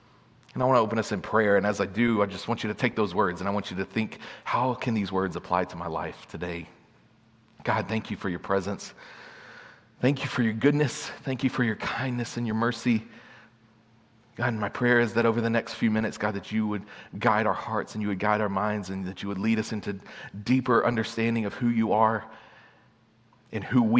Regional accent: Atlanta, Texas, United States; I grew up in Atlanta, Texas, in a really great family, mom, dad, sister.

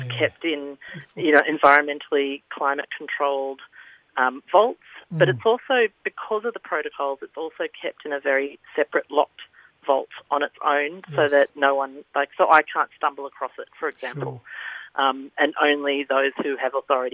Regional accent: New South Wales, Australia; I'm Indigenous. I'm from New South Wales.

